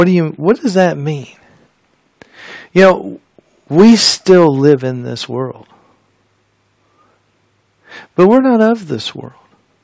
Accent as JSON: {"language": "English", "country": "United States", "tie": "born or raised there", "said": "I was always relating the way that they live there with what I came to know as I grew up in the United States."}